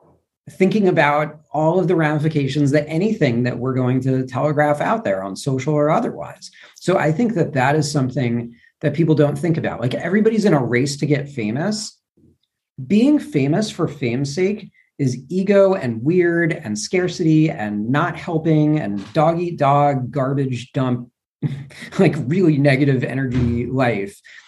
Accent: New York, United States; The housing prices on the coast, and I'm from New York originally, are absurd.

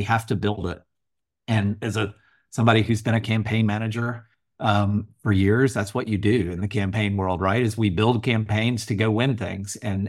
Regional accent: Alabama, United States; in my home state of Alabama, we hired lobbyists

